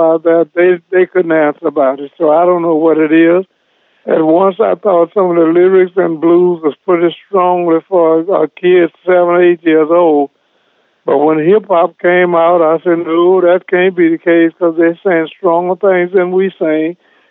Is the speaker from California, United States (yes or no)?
no; Portland, Oregon, United States; I'm from Portland, Oregon, wherever.